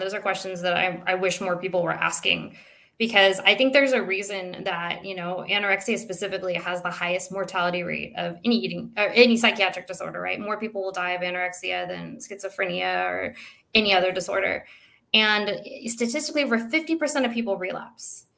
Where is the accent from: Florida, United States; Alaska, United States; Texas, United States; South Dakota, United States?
Texas, United States; Like I'm originally from Texas. So I'm a big, I like meats